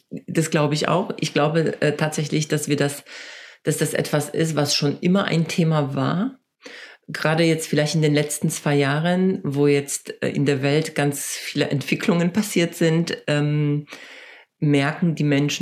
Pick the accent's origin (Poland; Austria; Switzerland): Poland; also ich komme ursprünglich aus Polen